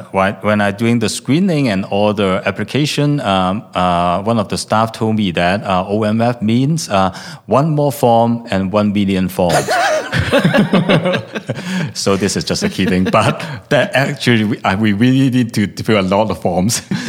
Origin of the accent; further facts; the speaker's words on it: Hong Kong; English is a second language; Yeah, I came from Hong Kong.